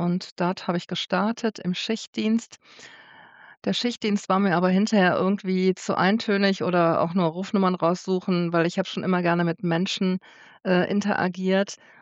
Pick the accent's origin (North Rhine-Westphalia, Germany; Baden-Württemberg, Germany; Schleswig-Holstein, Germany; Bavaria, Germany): North Rhine-Westphalia, Germany; Wuppertal; gebürtig aus Wuppertal, in der schönen Stadt, in der die Schwebebahn fährt. Damit bin ich früher immer zur Schule gefahren